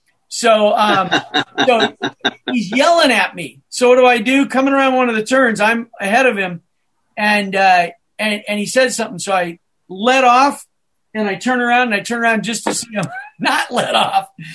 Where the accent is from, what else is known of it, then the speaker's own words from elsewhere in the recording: Scottsdale, Arizona, United States; But my one go-kart story was growing up in Scottsdale.